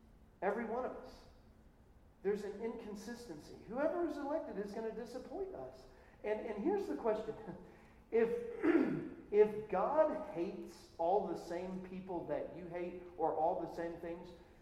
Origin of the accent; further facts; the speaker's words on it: Dallas, Texas, United States; I'm from Dallas originally, grew up there. So I'm a massive Cowboy fan.